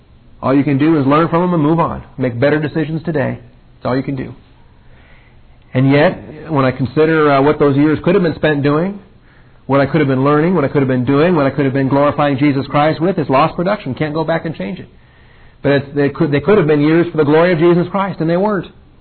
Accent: West Coast, United States; I grew up on the West Coast and it was

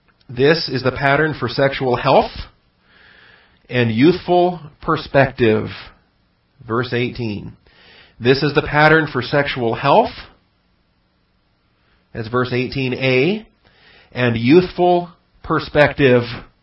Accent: Washington, United States; now in Texas, United States; One of the blessings we have, of course, I grew up in Washington State, and most of our, in fact, our state is virtually powered by hydroelectric power.

